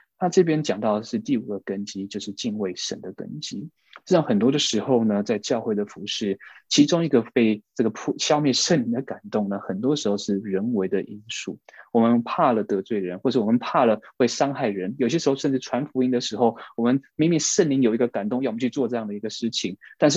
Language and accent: Chinese; Canada; also born or lived in Taiwan; 我是在台湾出生的，然后呢，小学的时候全家移民到加拿大，所以我不是 ABC，但是又不是 OBC